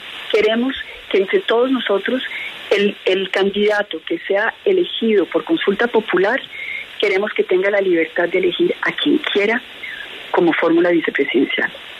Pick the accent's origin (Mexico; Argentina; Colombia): Colombia; de que realmente no tengamos la posibilidad de actuar como colombianos